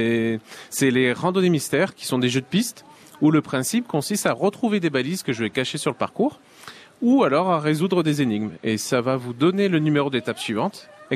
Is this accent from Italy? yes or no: no; Lille, Hauts-de-France, France; Alors moi je suis originaire de Lille, mais je suis arrivé il y a une dizaine d'années déjà en Picardie maritime.